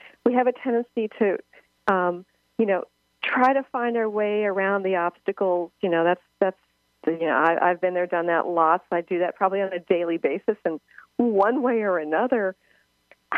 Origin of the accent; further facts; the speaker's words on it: Seattle, Washington, United States; I'm so excited you're coming to Seattle, which is my hometown.